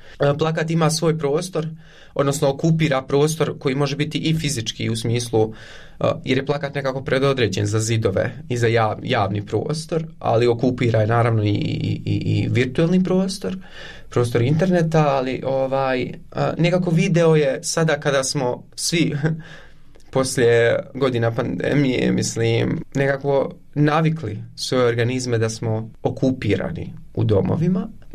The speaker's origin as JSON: {"language": "Serbian", "town": "Konjic", "region": "Federation of Bosnia and Herzegovina", "country": "Bosnia & Herzegovina", "tie": "born or raised there", "also_born_or_lived": "Eisenach, Germany", "said": "Ja sam rođen u Njemačkoj, u Eisenachu, 97. godine. Moji roditelji su birali, dakle, Konjic kada su htjeli da se vrate u Bosnu i Hercegovinu, 99. godine. I odrastao sam u Konjicu, nisam iz Sarajeva"}